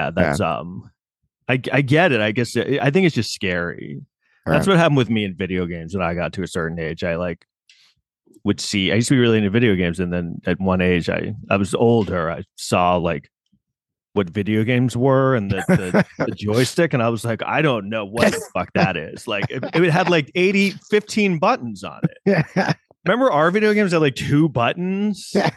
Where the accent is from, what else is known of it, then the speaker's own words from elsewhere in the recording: New York City, New York, United States; when we were growing up in New York City, we literally were walking through the internet.